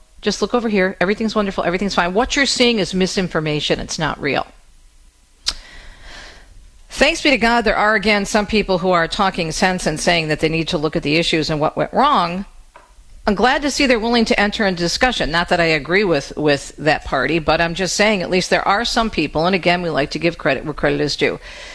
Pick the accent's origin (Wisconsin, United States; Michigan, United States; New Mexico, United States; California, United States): Michigan, United States; election eve in my hometown area, southeastern Michigan.